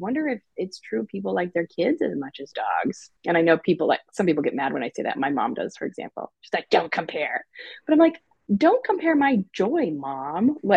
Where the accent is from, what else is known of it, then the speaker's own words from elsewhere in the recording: Nebraska, United States; probably because I'm from Nebraska.